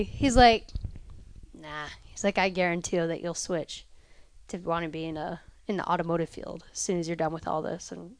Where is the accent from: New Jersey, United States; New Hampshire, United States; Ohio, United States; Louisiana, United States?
New Hampshire, United States; growing up in the North Country in New Hampshire, working on, you know, four-wheeler snow machines, dirt bikes with my dad